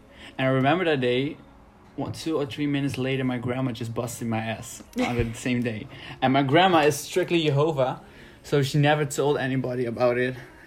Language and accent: English; Rotterdam, South Holland, Netherlands; also born or lived in Aruba; Yeah, that's basically it. I'm just a Rotterdam city boy.